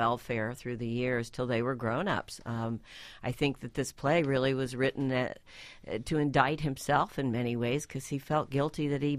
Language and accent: English; the South, United States; As I said, growing up in the South, that language is very much a part of that culture and the floweriness of it